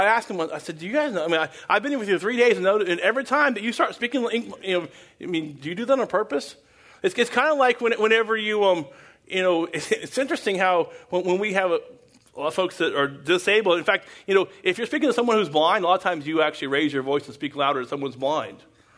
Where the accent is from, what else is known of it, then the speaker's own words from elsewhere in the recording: Pakistan; now in Dubai, United Arab Emirates; So the first question is, where are you from? I'm from Pakistan.